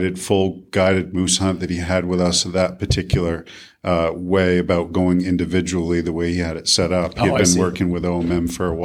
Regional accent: Augusta, Maine, United States; I grew up in Augusta, right? You know, along the banks of the Kennebec River where the moose lottery was hosted.

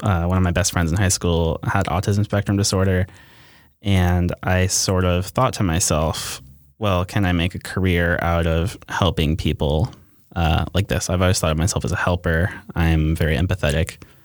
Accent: Monterey, California, United States; born there; also born or lived in Stockton / Berkeley; I was born in Monterey, California. I've sort of been like orbiting the Bay Area my whole life. Spent some time in Stockton and Berkeley.

